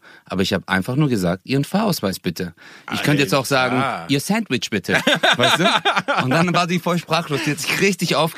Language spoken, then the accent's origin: German; Stuttgart, Baden-Württemberg, Germany; now in North Rhine-Westphalia, Germany; ich komme aus Stuttgart und bei uns ist halt so abgekapselte Stadt.